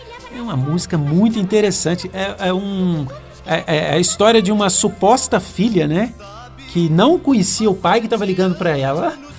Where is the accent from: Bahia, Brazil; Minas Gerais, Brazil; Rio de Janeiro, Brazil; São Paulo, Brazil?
Minas Gerais, Brazil; Belo Horizonte; um cantor de Belo Horizonte, lá da terra do Walter, da minha terra também.